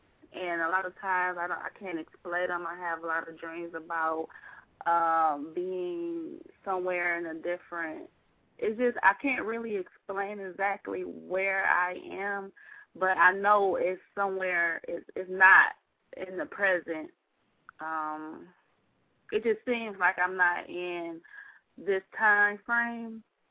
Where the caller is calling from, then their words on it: Detroit, Michigan, United States; I'm calling from Detroit, Michigan.